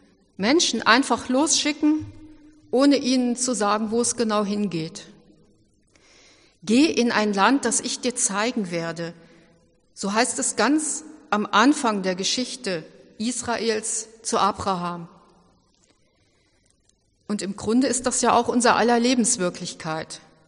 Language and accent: German; Cologne, North Rhine-Westphalia, Germany; Das ist eine kölsche Abkürzung aus meiner Heimat für ganz weit draußen.